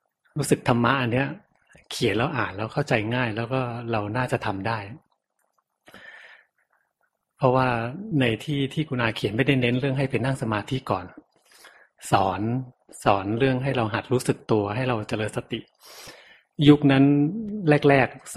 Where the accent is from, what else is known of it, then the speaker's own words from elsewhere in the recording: Chonburi, Thailand; เป็นคนที่เกิดอยู่ที่ชลบุรีเกิดอยู่ในเมืองชลบุรีแหละแต่ว่าอยู่ออกมานอกเมืองหน่อย